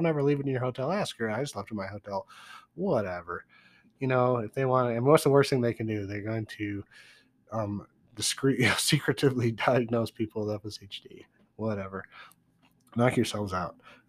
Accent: United States; They want to talk with me because I'm American.

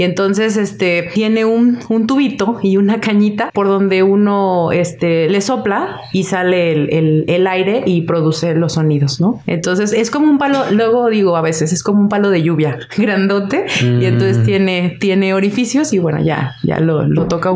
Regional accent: Guadalajara, Jalisco, Mexico; nací en Guadalajara. Mis papás, mi mamá nació en DF, mi papá sí nació aquí. Ahora sí que soy originaria totalmente de aquí.

